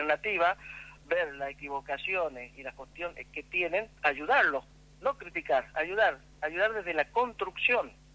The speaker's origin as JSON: {"language": "Spanish", "region": "La Rioja", "country": "Argentina", "said": "para ayudarlos como riojano."}